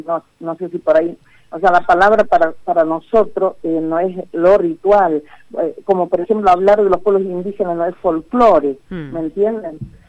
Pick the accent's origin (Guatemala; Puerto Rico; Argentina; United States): Argentina; Pampa del Indio, Chaco; yo soy de Pampa del Indio, ¿no? Es en mi lugar